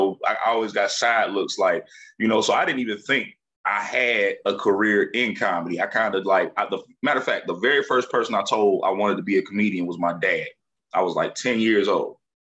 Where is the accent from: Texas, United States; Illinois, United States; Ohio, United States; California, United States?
Ohio, United States; Cincinnati; now in Atlanta, United States; I was the candy lady in the trap on the east side for a little bit here in Atlanta. But nah, growing up in Cincinnati